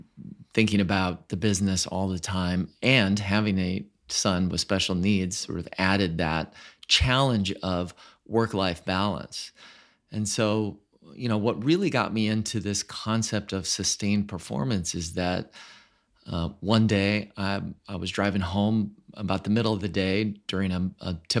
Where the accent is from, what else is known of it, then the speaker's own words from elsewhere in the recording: Minnesota, United States; now in Los Angeles, United States; So I'm originally from Minnesota. My father was a doctor at the Mayo Clinic in Minnesota.